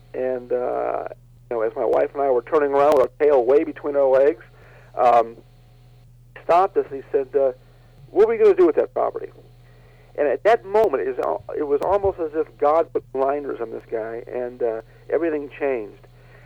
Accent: Illinois, United States; Now, you keep in mind, we're from the Chicago area.

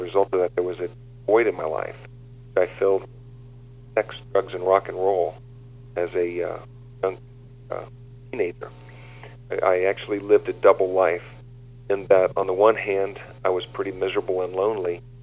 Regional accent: Orlando, Florida, United States; Well, I'm a native of Orlando, Florida

